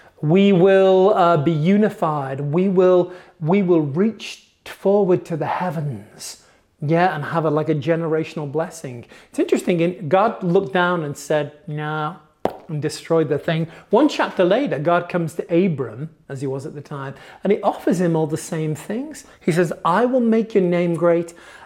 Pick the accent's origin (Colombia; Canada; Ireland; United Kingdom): United Kingdom; now in United States; I am an Anglo-American. We're a small demographic, but we have a cute accent. And so I'm British, live here in the United States, and lead some churches here